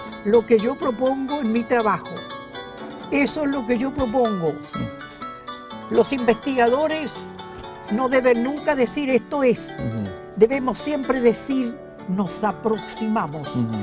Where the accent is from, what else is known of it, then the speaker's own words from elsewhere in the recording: Chile; lo que yo he aprendido de mi pueblo, de todo mi pueblo, desde Arica a Magallanes y desde la cordillera al mar.